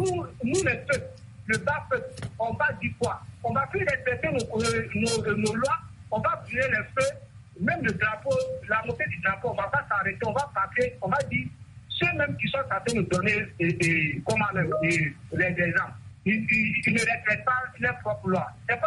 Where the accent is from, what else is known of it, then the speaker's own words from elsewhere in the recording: Burkina Faso; Même chez nous, au Burkina, en 2015